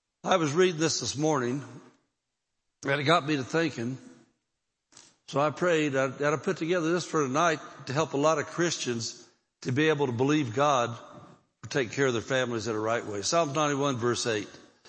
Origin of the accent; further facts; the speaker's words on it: Indianapolis, Indiana, United States; We came from the Bible Belt. There was every kind of denomination of church you could think of in Indianapolis.